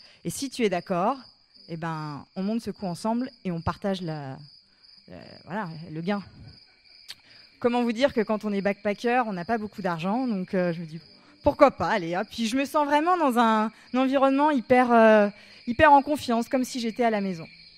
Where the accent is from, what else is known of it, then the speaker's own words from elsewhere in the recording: Paris, Île-de-France, France; Je leur dis que je viens de Paris